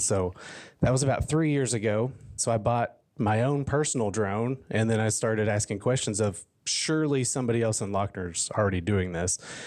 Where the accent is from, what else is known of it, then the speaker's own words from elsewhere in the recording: Kentucky, United States; Yeah, I've lived in Kentucky my whole life. Started off in the mountains in eastern Kentucky, and before moving to more central Kentucky, kind of going into high school